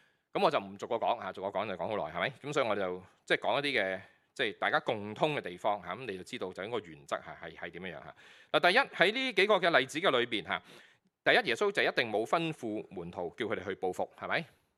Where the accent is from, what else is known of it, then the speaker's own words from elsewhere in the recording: China; 咁如果你即係我哋中國人咧就會説話叫以德報怨啊